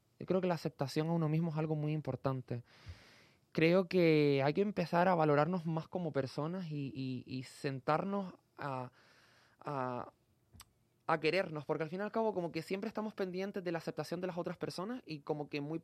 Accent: Canary Islands, Spain; vengo de una isla pequeña como Gran Canaria

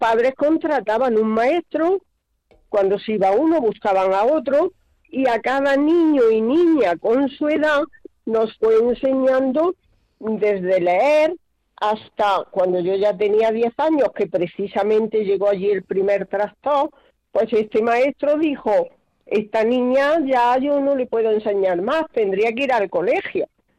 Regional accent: Jaén, Andalusia, Spain; Bueno, nací en Jaén. Lo que pasa es que mi padre es agricultor y toda mi infancia hasta los 10 años se desarrolló en el ámbito rural, en una cortijada próxima a Jaén

